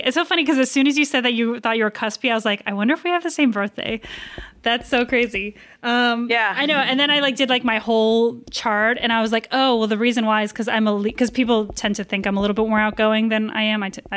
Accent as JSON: {"language": "English", "region": "Maryland", "country": "United States", "said": "I'm from Maryland, outside D.C."}